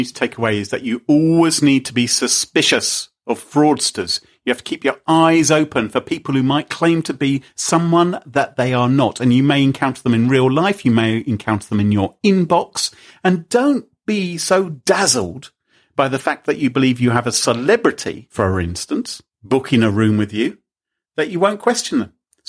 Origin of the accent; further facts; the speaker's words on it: United Kingdom; because we're British and thus trustworthy